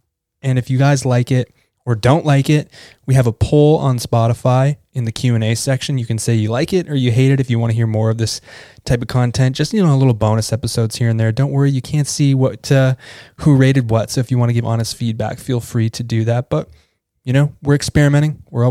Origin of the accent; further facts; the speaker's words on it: Canada; I'm Canadian